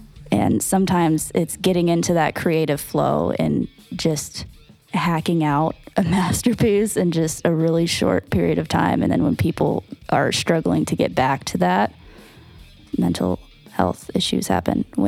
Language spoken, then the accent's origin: English; Seattle, Washington, United States; I grew up in Seattle, and that shit sucks.